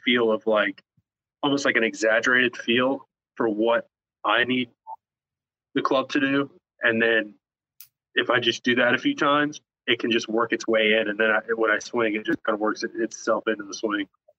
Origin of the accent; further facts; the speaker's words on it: the Carolinas, United States; And then growing up in the Carolinas, I'm a Panthers fan for NFL.